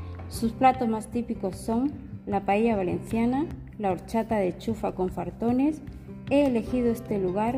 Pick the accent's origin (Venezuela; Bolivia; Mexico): Bolivia; Santa Cruz; que me recuerda a mi ciudad natal, Santa Cruz, en Bolivia